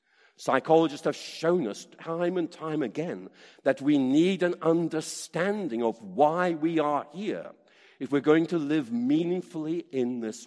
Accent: Oxford, South East England, United Kingdom; I'm from Oxford

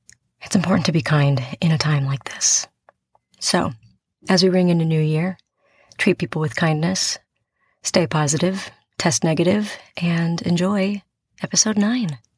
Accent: St. Louis, Missouri, United States; This was recorded over the holidays in my hometown of St. Louis.

